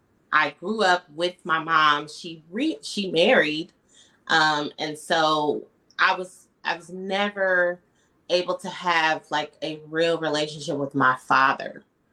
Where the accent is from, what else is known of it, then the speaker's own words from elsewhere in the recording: Dayton, Ohio, United States; I'm originally from Dayton, Ohio.